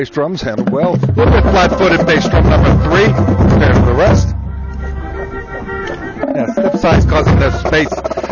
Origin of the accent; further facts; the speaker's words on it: Greensburg, Pennsylvania, United States; I'm from Greensburg, Pennsylvania